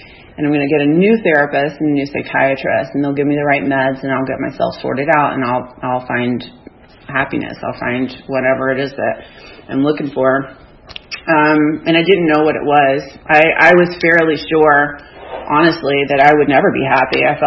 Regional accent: Savannah, Georgia, United States; So back I go to Savannah, which is my hometown, with my folks who had come to retrieve me.

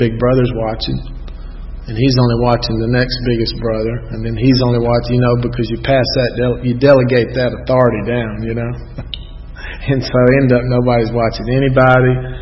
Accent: Georgia, United States; I grew up in the South DeKalb area. Went to public high school, public elementary school, public kindergarten.

